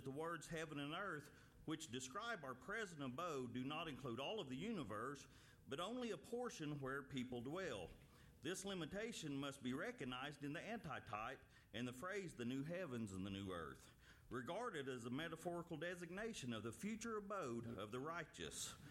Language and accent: English; Stilwell, Oklahoma, United States; I'm from Stillwell, Oklahoma. Right. And I've got, real close to Tahlequah